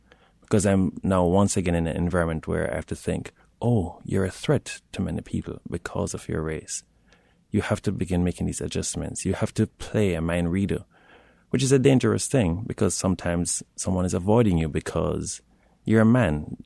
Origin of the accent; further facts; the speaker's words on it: Jamaica; I never had to think about these rules growing up in Jamaica.